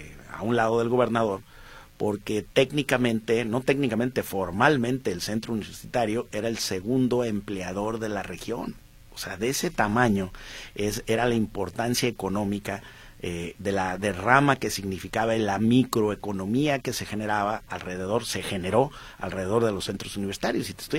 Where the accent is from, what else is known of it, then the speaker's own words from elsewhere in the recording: Jalisco, Mexico; yo soy del sur de Jalisco, no soy nacido en Guadalajara, y a mí todavía fue de las últimas generaciones que nos tocó emigrar a la capital del estado para poder seguir estudiando